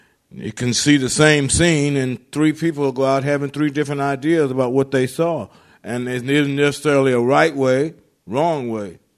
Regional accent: South Carolina, United States; I come from South Carolina. I come from a little town that only has one Xerox machine in the town. We have one red light.

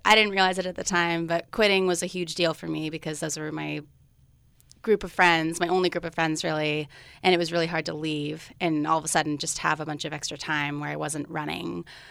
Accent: Sunnyvale, California, United States; So I'm from the Bay Area, Silicon Valley, Sunnyvale, California, and I came to Cal Poly San Luis Obispo mainly for the running team and for the biology major.

